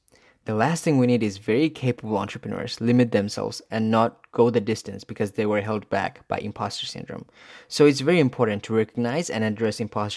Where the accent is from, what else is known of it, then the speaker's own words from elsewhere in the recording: Rockingham, North Carolina, United States; I grew up in Rockingham, North Carolina, which was about 40 minutes south of Fayetteville.